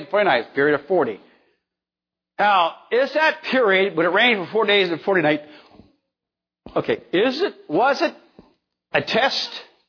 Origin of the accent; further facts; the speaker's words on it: Bremerton, Washington, United States; I was growing up in Bremerton.